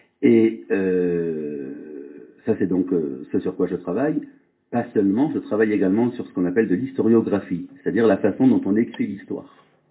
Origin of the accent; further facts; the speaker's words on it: Marseille, Provence-Alpes-Côte d'Azur, France; Je suis d'origine provençale, en fait. J'ai grandi à Marseille, figurez-vous, là où mon père réside encore. Là, il a un bel accent méridional que je n'ai pas.